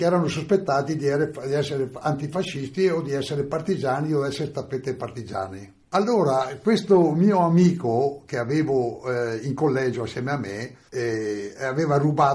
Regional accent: Feltre, Veneto, Italy; born there; Sono nato a Feltre il 26 dicembre del 1927, quindi nel 44, quando mi ero arrestato, avevo ancora 16 anni

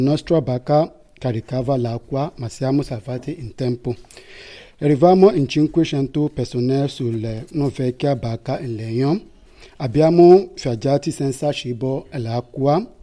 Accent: Nigeria; Italian is a second language; moved away as an adult; also born or lived in Libya; now in Italy; Allora ho deciso di lasciare il mio paese. Il viaggio della Nigeria alla Libia è durato 8 giorni, è stato difficile.

